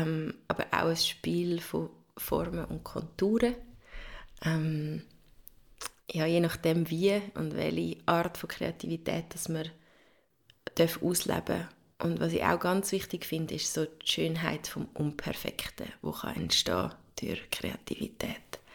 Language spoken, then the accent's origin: German; Lucerne, Switzerland; born there; now in Zurich, Switzerland; Ich bin in Luzern geboren, habe aber Zürich als meine Wahlheimat ausgesucht. Bis jetzt 16 Jahre hier in der Stadt.